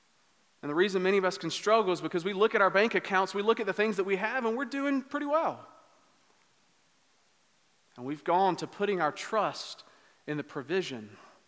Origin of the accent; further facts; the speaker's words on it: United States; I found myself guilty at times of using my wealth as a foreigner, as an American